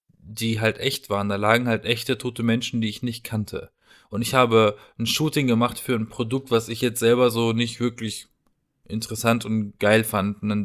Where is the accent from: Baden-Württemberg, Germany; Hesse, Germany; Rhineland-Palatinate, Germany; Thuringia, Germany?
Baden-Württemberg, Germany; Baden-Baden; nicht Berlin, in Baden-Baden, haben wir so eine schöne Parkanlage, eine Allee.